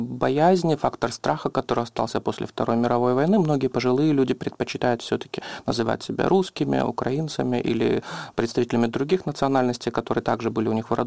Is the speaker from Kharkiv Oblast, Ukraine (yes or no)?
no; Crimea, Ukraine; я постараюсь виражатися русським язиком. Для мене зараз це немножко удобніше, так як я з Криму